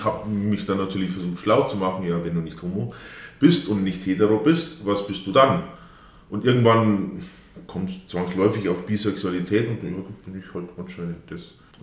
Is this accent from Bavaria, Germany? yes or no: yes; Bavaria, Germany; Ich bin Ende 20, komme aus der Dachauer Gegend, bin eigentlich ländlich aufgewachsen